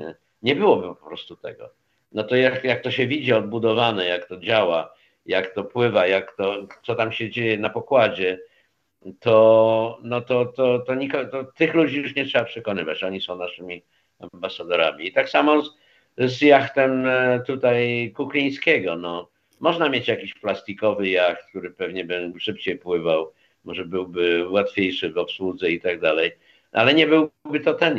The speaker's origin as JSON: {"language": "Polish", "town": "Warsaw", "region": "Masovian Voivodeship", "country": "Poland", "said": "no ja jestem z Warszawy, no jakby nie było tej starówki."}